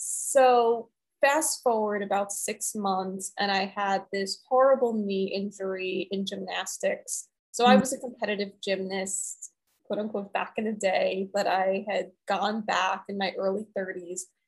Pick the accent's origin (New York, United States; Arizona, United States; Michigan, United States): New York, United States; New York City; I grew up on the Upper East Side of New York City, went to one of the top private schools.